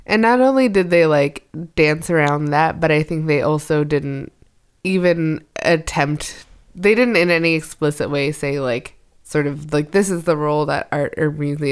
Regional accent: San Jose, California, United States; Yeah, sure was. So grew up in the heart of that culture.

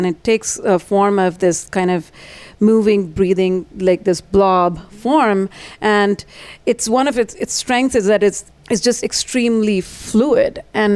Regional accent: India; like growing up in India is not something that it wasn't around as a concept

